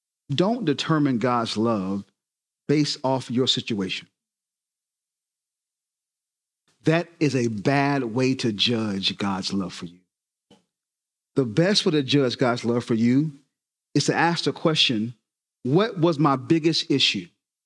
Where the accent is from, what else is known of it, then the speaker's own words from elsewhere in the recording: the South, United States; I'm from the South. I'm going to go ahead and go here. We have been taught in the South this thing called religion.